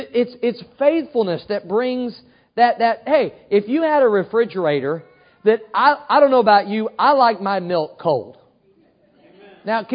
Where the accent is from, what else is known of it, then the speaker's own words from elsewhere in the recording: Missouri, United States; moved away as an adult; now in Florida, United States; When I went to Bible college, I was from Missouri. I went to Jacksonville, Florida. That's how I ended up in Florida.